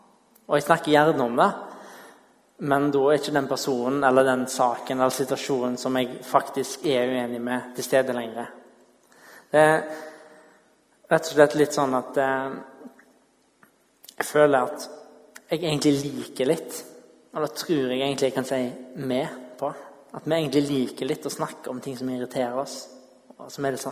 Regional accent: Western Norway, Norway; Jeg kommer fra Vestlandet

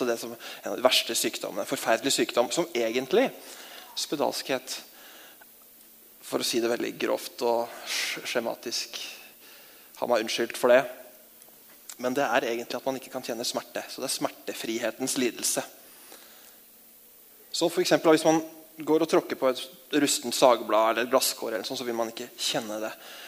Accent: Akershus, Norway; hvis det var en bonde fra Romerike der jeg kommer fra.

